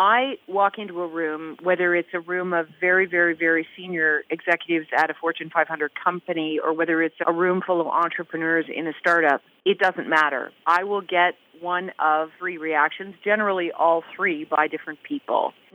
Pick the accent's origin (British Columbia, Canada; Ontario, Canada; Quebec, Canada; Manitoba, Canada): Ontario, Canada; Toronto; My background is born and raised in Toronto, which I guess is unusual enough